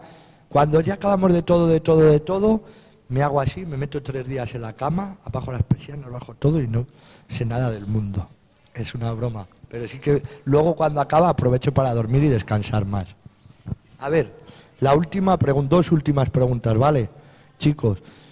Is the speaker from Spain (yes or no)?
yes; Salamanca, Castile and León, Spain; ¿Por qué se da en mi tierra y no se da en otra tierra? ¿Por qué se da en Salamanca la castaña y a lo mejor en, no sé decirte, en Cádiz no se da?